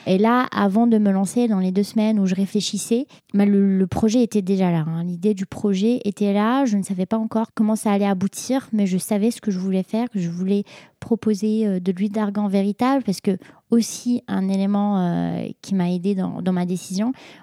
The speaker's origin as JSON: {"language": "French", "country": "Morocco", "moved": "as an adult", "lives_now": "France", "said": "Moi, j'ai quitté le Maroc, j'ai fait ma mécasse préparatoire aux grandes écoles d'ingé au Maroc. Je suis arrivée ici"}